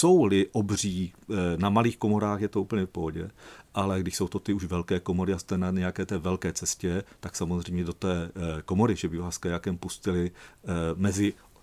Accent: Kostelany nad Moravou, Zlín Region, Czechia; O to víc, že jsem z Moravy. A vlastně vyrostl jsem v Kostelnech nad Moravou

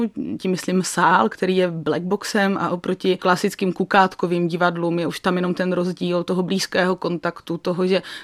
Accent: Uherské Hradiště, Zlín Region, Czechia; K filmovce jsem přišla tak, že ano, tím, že jsem z Hradiště

